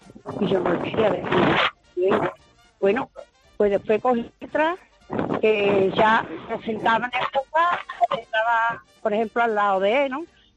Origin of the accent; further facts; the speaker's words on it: Sanlúcar de Barrameda, Andalusia, Spain; Paisano porque soy de Sanlúcar de Barrameda